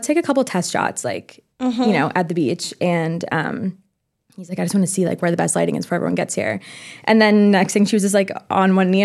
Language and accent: English; Maine, United States; I'm from Maine originally, mm-hmm. And my family still lives there.